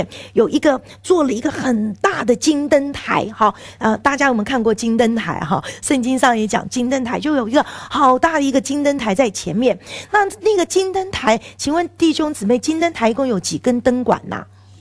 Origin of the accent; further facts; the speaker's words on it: China; 我们中国人没有代表，我们中国人亚洲没有代表。